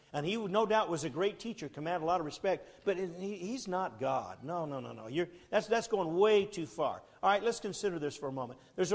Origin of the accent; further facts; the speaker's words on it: Arizona, United States; moved away as an adult; now in Los Angeles, United States; I moved to Los Angeles. I was raised in Arizona, but 1984, I took my family and moved to Los Angeles